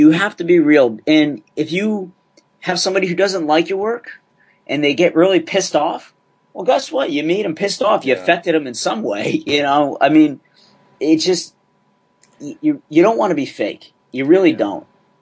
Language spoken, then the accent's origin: English; Asbury Park, New Jersey, United States; Yeah, on the outskirts of Asbury Park, good old Asbury.